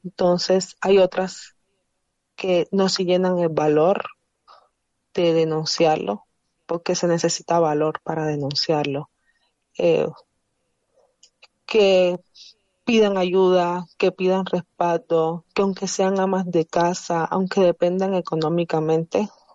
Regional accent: Cuba; la diferencia de mí que soy de origen cubano, aunque yo estoy nacionalizada actualmente

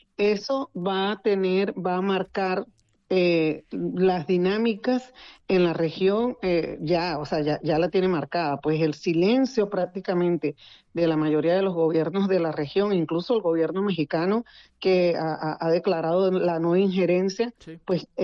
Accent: Venezuela; a mí como venezolana me interesa muchísimo

